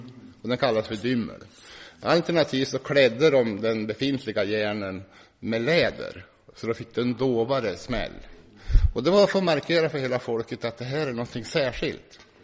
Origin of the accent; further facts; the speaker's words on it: Sundsvall, Västernorrland County, Sweden; när jag växte upp i Sundsvall